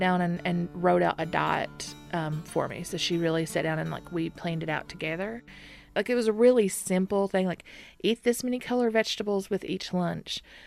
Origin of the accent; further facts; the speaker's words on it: McRoberts, Kentucky, United States; I'm from McRoberts, Kentucky, and we are here at Apple Shop, where I work as the director of Appalachian Media Institute.